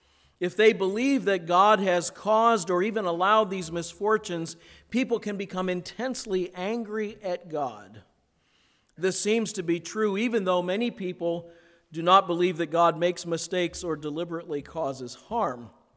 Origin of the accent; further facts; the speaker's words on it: Akron, Ohio, United States; not far from where I grew up in Akron, Ohio.